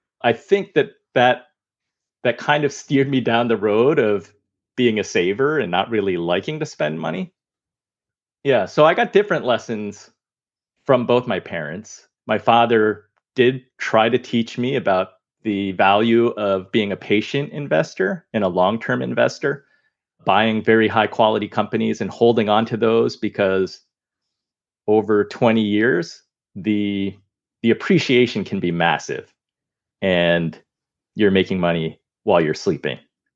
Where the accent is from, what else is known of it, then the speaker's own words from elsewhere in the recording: United States; I'm Chinese American. My father came from China. He grew up in Taiwan, but eventually came to the United States.